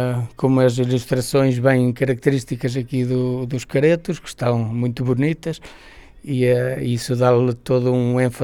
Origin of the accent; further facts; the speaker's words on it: Podence, Bragança, Portugal; sou sempre primeiro a dizer, sou de Pudense, capaz de pegar no telemóvel e mostrar-lhe onde é que fica